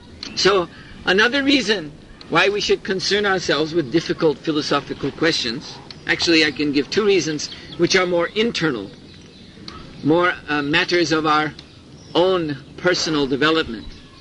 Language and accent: English; United States; You know, just like I'm from the United States, so I can speak badly of America